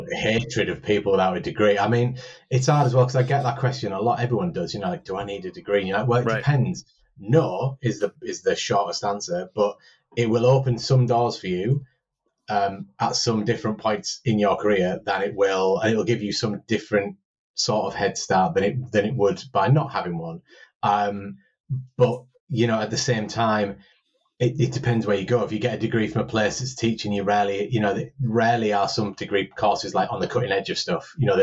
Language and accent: English; North East England, United Kingdom; I used to live in Teesside, where I'm originally from, which is kind of somewhere between Newcastl